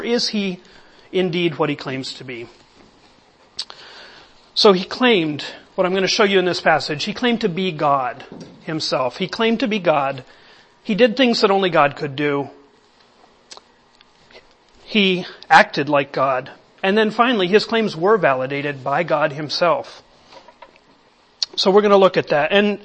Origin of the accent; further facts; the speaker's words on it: Bolivia; I'm a missionary kid. I grew up in South America, in the rainforest, in the jungle of Bolivia.